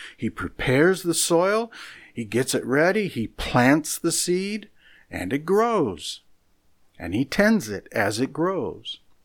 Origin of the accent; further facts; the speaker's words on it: Midwest, United States; Well, I'm from the Midwest, where it rains quite often without the producing of a rainbow.